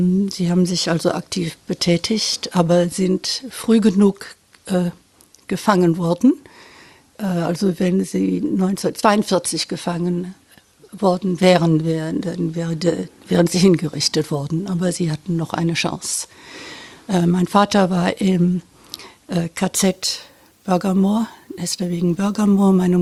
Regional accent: Düsseldorf, North Rhine-Westphalia, Germany; möchte über mich selber reden und meine Familie und meine Kindheit in Düsseldorf in den 50er Jahren.

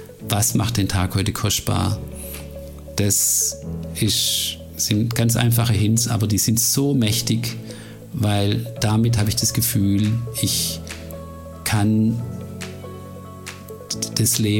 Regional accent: Heilbronn, Baden-Württemberg, Germany; also born or lived in Dortmund / Unna / Bremen; Ich bin in Dortmund zur Welt gekommen, habe dann in Unna ein paar Jahre gelebt. Dann war ich in Bremen, weil meinem Vater da gefolgt sind. Und dann bin ich in Heilbronn eigentlich aufgewachsen, also dann ins Schwabenland gekommen, nachdem meine Mutter vom Niederrhein kommt.

